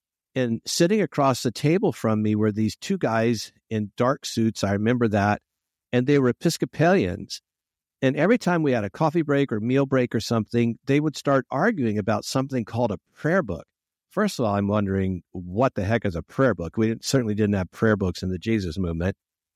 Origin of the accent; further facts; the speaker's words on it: Santa Ana, California, United States; I'm from Santa Ana, California, and grew up in a kind of traditional, 1960s liberal United Methodist Church.